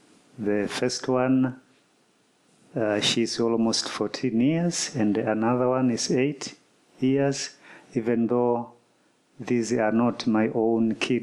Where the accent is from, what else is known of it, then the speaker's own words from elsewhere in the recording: Morogoro, Tanzania; Like my brother here, we come from Tanzania, Ulanga Kilombero Diocese